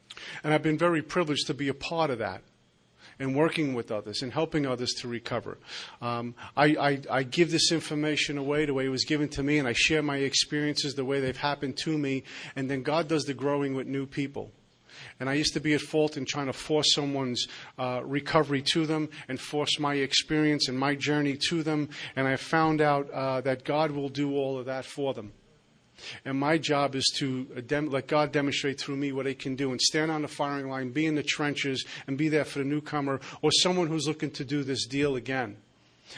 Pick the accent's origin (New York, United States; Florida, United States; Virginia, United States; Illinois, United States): New York, United States; Brooklyn; I'm from Brooklyn. But, yeah, I did move out here about 6 months ago